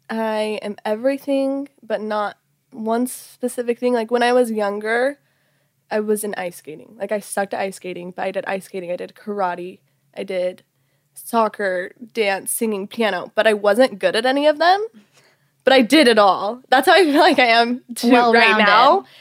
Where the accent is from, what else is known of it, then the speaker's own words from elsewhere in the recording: Utah, United States; now in Los Angeles, United States; So I'm from Utah, but I just moved to LA, and I don't even know what I do.